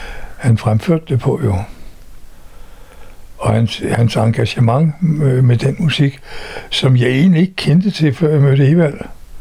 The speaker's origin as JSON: {"language": "Danish", "town": "Copenhagen", "region": "Capital Region of Denmark", "country": "Denmark", "said": "Jeg mener, jeg er københavner. Jeg stammer jo ikke noget sted fra anden København."}